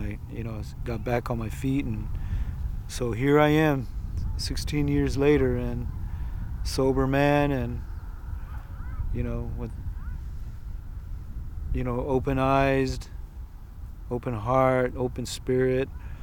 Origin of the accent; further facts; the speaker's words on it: Shiprock, New Mexico, United States; moved away as an adult; also born or lived in Portland, Oregon; I'm from Shiprock, New Mexico, by way of Portland, Oregon. I'm Diné Navajo. I grew up on the Diné Reservation